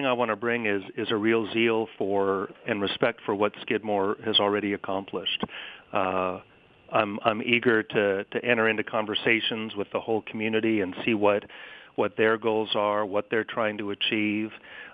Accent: Tacoma, Washington, United States; I grew up in Tacoma, Washington, and in fact had never been east of the Mississippi until I went to Princeton for graduate school.

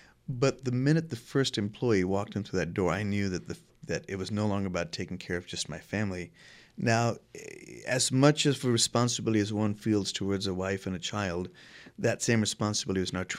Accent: India; moved away as an adult; now in United States; At what point do I stop saying I'm an Indian that happens to live in the South and start saying I'm a Southerner that happens to be of Indian origin?

